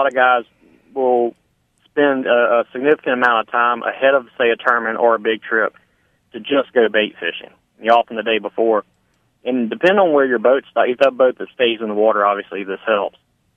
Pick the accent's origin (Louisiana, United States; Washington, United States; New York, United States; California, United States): Louisiana, United States; and of course I'm from Louisiana, so you got, we'll call it making bait.